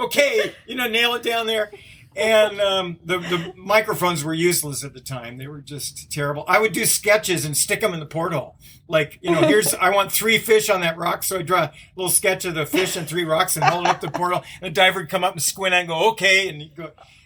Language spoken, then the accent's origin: English; La Habra, California, United States; I grew up in La Habra, California, and went for a summer job.